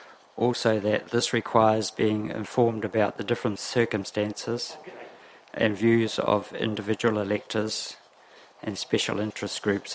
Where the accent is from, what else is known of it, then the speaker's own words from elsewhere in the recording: South Island, New Zealand; now in Rotorua, New Zealand; I came to Rotorua from the South Island via Tokoroa in the 1960s and lived at Rotuiti from 1971 for 35 years.